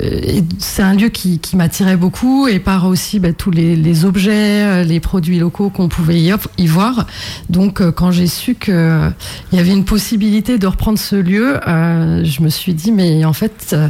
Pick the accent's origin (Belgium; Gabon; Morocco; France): France; Noirmoutier, Pays de la Loire; now in Paris, France; Moi je suis originaire de Noirmoutier, mais j'ai dû quitter Lille en effet pour commencer mes études.